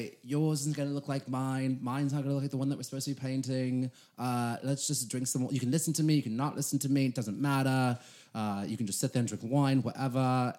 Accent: California, United States; And that maybe also because we're from California.

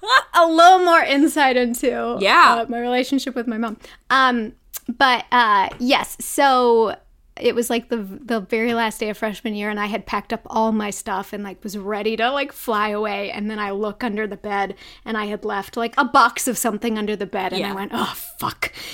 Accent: Arkansas, United States; Because I just, was kind of in a bubble, I feel like, growing up in Arkansas.

